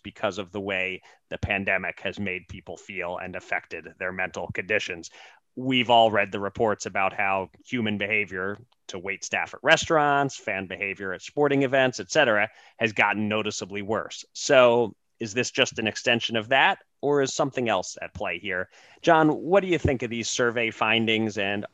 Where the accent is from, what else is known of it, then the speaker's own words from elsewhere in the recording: Pennsylvania, United States; I looked up the numbers in my home state of Pennsylvania for June just to see a point of comparison.